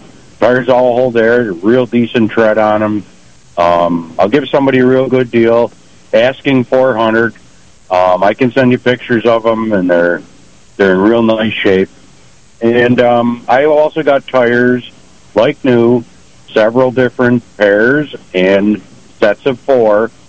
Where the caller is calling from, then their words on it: Attica, New York, United States; Attica, Jim.